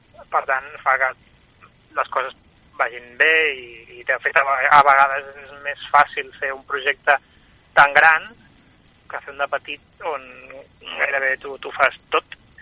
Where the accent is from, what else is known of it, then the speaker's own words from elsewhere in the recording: Barcelona, Catalonia, Spain; com que jo soc de Barcelona, la meva gent és de Barcelona